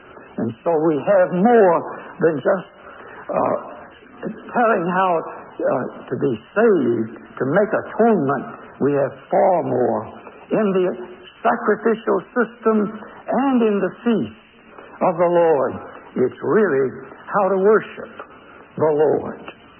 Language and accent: English; Augusta, Georgia, United States; as I was brought up in Augusta, Georgia, we children used to go to school in the morning